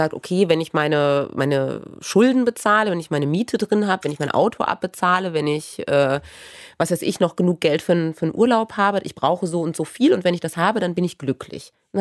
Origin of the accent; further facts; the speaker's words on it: Frauenwald, Thuringia, Germany; Ja, das ist mein Heimatort.